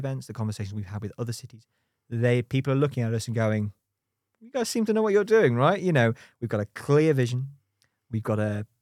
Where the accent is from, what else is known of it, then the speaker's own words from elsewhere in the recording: Liverpool, North West England, United Kingdom; I'm from Liverpool originally, so there's like